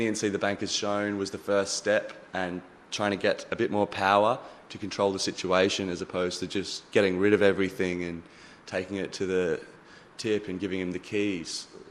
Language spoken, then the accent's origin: English; Darwin, Northern Territory, Australia; Growing up in the Narrows is great. It's a big yard, huge block, close to the city, not miles out.